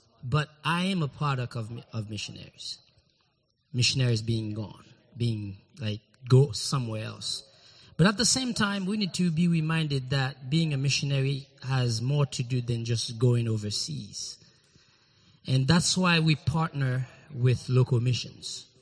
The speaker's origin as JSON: {"language": "English", "town": "Carrefour", "region": "Ouest", "country": "Haiti", "tie": "born or raised there", "also_born_or_lived": "Port-au-Prince", "said": "I was born in Haiti. I was born in Port-au-Prince and raised in Carrefour, which is like about 20 miles west of Port-au-Prince."}